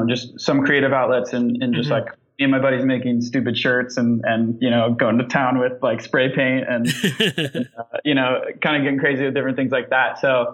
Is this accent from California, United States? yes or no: yes; Palos Verdes, California, United States; I grew up just south of LA, actually, in LA County, but not LA City. A little place called Palos Verdes, which is beautiful coastal little beach town.